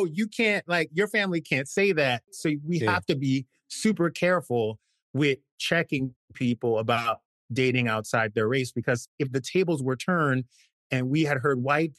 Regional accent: the South, United States; growing up in the South as a Black gay man, first of all, you have to deal with the Black thing.

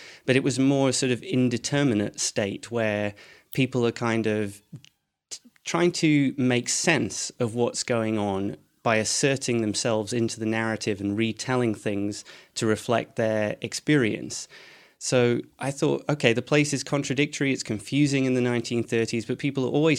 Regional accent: Edinburgh, Scotland, United Kingdom; So I'm from Edinburgh, though my accent wouldn't make you think that.

